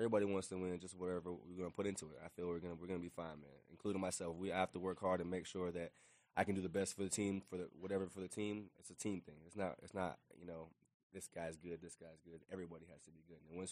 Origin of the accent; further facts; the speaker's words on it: Jamaica; born there; I was born in Jamaica, so I was, like, soccer, running track.